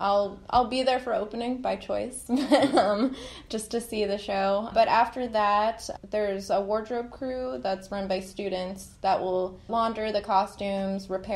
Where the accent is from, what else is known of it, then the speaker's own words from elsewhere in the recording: New York, United States; now in Irvine, United States; No, I'm from New York, and I moved out here a few years ago.